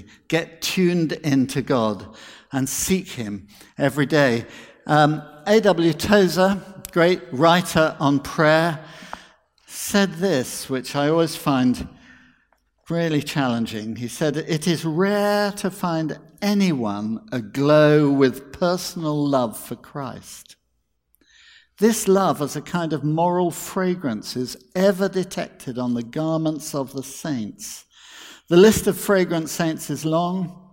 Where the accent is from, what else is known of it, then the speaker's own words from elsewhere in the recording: United Kingdom; I'm British.